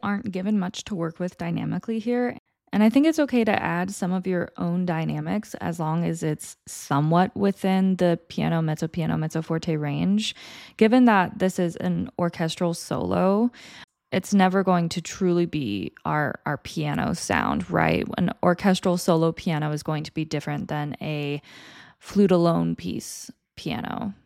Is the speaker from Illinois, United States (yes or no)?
yes; Illinois, United States; And I am also from Illinois, so let's go Illinois.